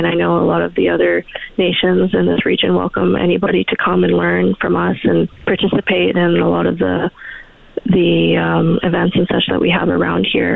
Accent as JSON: {"language": "English", "town": "Anzac", "region": "Alberta", "country": "Canada", "tie": "born or raised there", "said": "I mean, like I said, growing up in Anzac, I take a lot of pride in where I grew up in this community."}